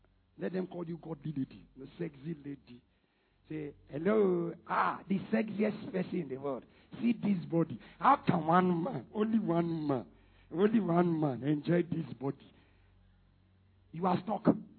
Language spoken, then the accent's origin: English; Northern Region, Ghana; Me, I grew up in the north. Me, I'm from Ghana. I'm from Ghana.